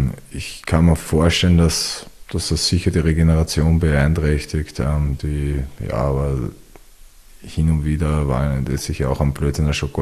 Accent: Wiener Neustadt, Lower Austria, Austria; das ist eigentlich der Spruch von meiner Stadt, also wo ich herkomme, aus Wiener Neustadt

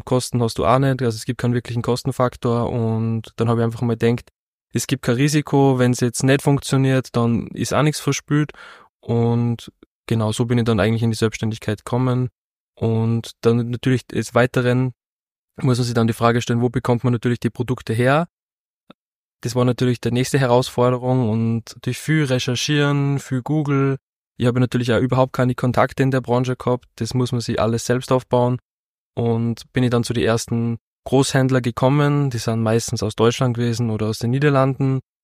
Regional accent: Upper Austria, Austria; now in Traun, Austria; also ich bin jetzt 24 Jahre alt, also noch relativ jung. Und ich komme eigentlich aus dem Innviertel, bin ja da geboren und habe die meiste Zeit meines Lebens da verbracht und bin dann durch das Studium in Linz nach Traun gekommen und genau, seitdem wohne ich

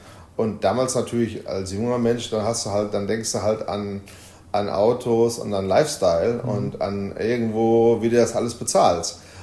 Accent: Essen, North Rhine-Westphalia, Germany; Ich war der Erste, der die Autoaufbereitung mal gemacht hat im Ruhrgebiet, in meiner Heimatstadt Essen

